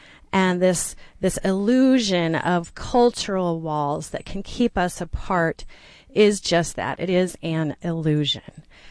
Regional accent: Austin, Texas, United States; now in Houston, United States; So I, in part, never expected to find myself in Houston because I'm from Austin. And in fact, all four of my grandparents lived here.

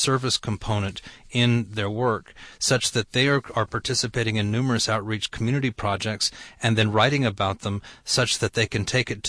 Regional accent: Atlanta, Georgia, United States; and I'm originally from Atlanta. I had gone from Atlanta to Champaign, Illinois

